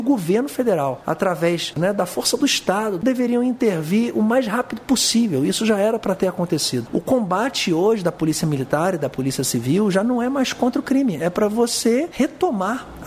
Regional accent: Rio de Janeiro, Brazil; É muito barricada, é muito território onde você não consegue entrar como carioca

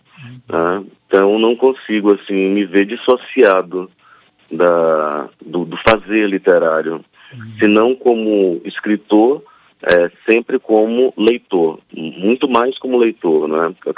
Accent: Cruz das Almas, Bahia, Brazil; Pois é, eu nasci em Cruz das Almas, está no Recôncavo baiano, venho de uma família de professoras primárias, e tive a sorte de nascer ao fundo da biblioteca da minha cidade.

